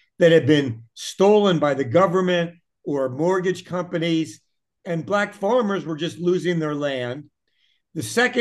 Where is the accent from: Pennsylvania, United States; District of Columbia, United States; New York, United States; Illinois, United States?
District of Columbia, United States; Washington; even though I grew up in Washington, D.C. in the 50s, which was felt like a southern city.